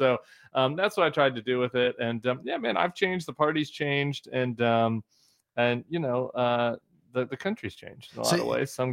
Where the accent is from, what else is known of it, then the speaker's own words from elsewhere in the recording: Denver, Colorado, United States; now in New Orleans, United States; I'm a Nuggets head. I'm from Denver, but New Orleans has been a good move for us.